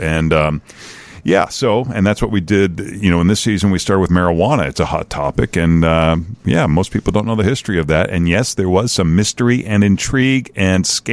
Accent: Boston, Massachusetts, United States; I grew up in Boston, and we never traveled anywhere, so it's all I knew. It was my normal.

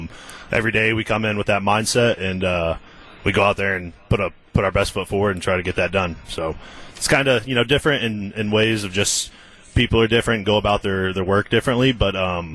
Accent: Illinois, United States; with me growing up in very southern

